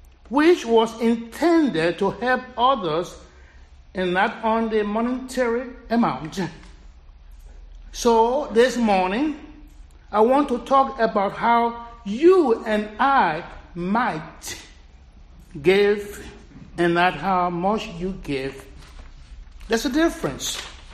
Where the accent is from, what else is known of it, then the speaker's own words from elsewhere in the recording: Liberia; gospel lesson about the widow's offering reminds me of the children's Easter offering many years ago in my hometown church in Liberia, West Africa.